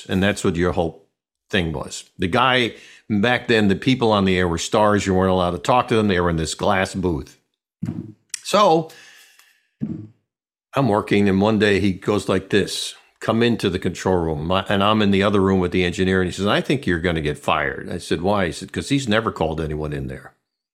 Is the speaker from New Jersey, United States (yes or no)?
yes; New Jersey, United States; We grew up in New Jersey. We were applying to colleges.